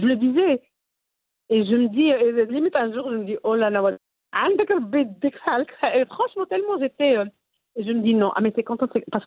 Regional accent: Fez, Fès-Meknès, Morocco; now in Belgium; En tant que marocaine et fassia

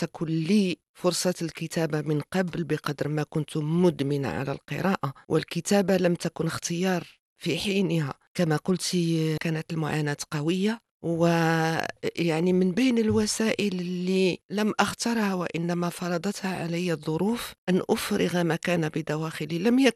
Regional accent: Tangier, Tanger-Tetouan-Al Hoceima, Morocco; أنا ابنة طنجة كما ذكرت، وهذا هو الواقع. طنجة زددت فيها سنة بعد حصول المغرب على الاستقلال.

